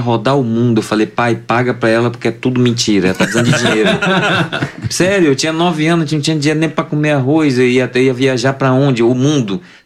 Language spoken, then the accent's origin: Portuguese; Itabuna, Bahia, Brazil; Uma vez, isso eu tava na minha cidade, lá no sul, porque eu sou de Itabuna, no sul da Bahia.